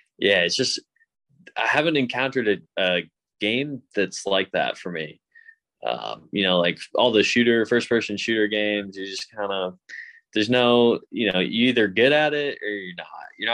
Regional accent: Massachusetts, United States; Not a huge basketball fan, but Celtics are, you know, obviously my hometown team.

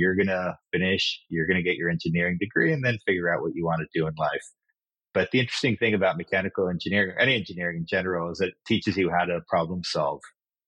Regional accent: Kenya; moved away as an adult; now in United States; that to me was normal growing up in Kenya

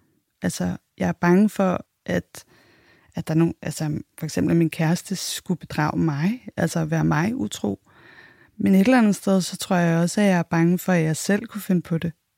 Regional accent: Copenhagen, Capital Region of Denmark, Denmark; Jeg blev født i 1984. Jeg er københavner.

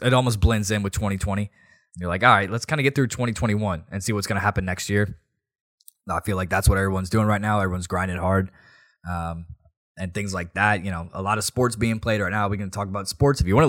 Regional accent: Nashville, Tennessee, United States; We're from Nashville. We've seen it all. We've seen the cranes. We're Crane City now.

